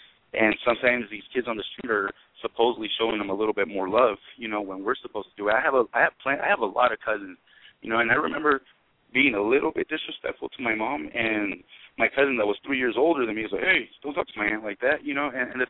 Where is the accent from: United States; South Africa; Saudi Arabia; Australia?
United States; Yuma, Arizona; I'm from Yuma, Arizona